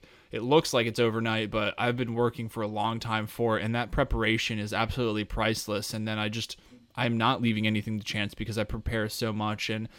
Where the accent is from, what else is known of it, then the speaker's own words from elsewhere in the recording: New Jersey, United States; born there; also born or lived in Colorado; now in Washington, United States; I was born in Jersey, moved to Colorado. Now here I am in Virginia, and I'm in DC